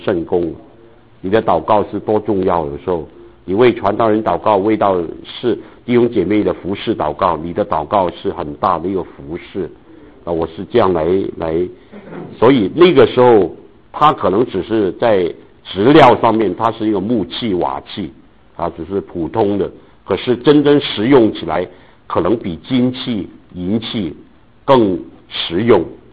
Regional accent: Guangdong, China; 我们广东人喝汤是要热喝的

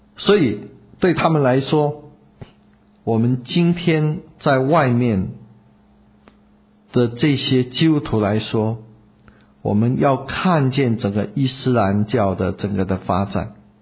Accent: China; 当然讲到佛教，我们中国人里面有很多的佛教徒

